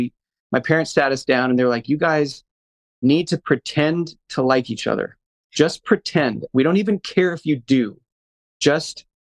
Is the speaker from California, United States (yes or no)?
yes; Los Angeles, California, United States; Having a brother in that environment growing up in Los Angeles, kind of knowing that we had each other's backs